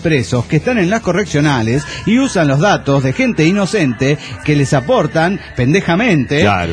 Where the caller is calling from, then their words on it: Trelew, Chubut, Argentina; de Trelew, Chubut, Argentina.